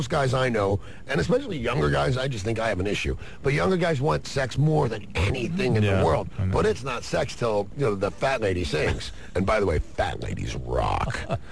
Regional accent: Australia; I see, I'm Aussie.

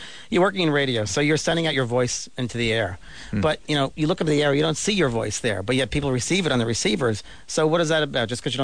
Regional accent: New York, United States; I'm from New York, and I was thinking, what is going on here?

